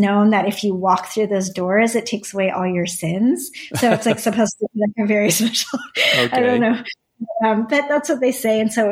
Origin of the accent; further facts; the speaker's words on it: United States; I do. And I try not to be frustrated by it because I'm American too